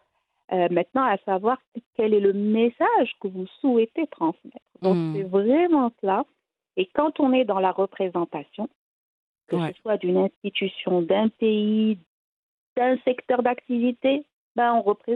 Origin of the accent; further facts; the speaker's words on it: Morocco; On est marocain, on est musulman